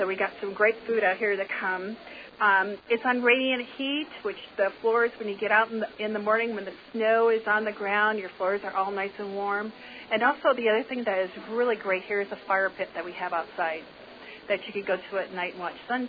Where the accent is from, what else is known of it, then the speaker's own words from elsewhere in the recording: Midwest, United States; I grew up in the Midwest, and I love a community feeling